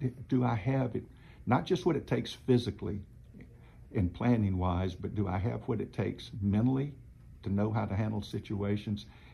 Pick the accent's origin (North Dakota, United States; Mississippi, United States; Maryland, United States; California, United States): Mississippi, United States; growing up in the Delta and in rural Mississippi in general